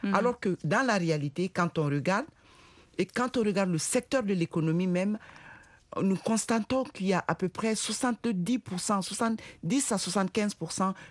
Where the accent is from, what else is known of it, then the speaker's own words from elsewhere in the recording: Mali; Parce que chez nous, au Mali, y a la coordination des associations et ONG féminines